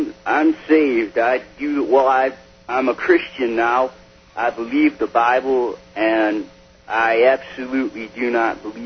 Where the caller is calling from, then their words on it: Flint, Michigan, United States; I'm calling from Flint, Michigan.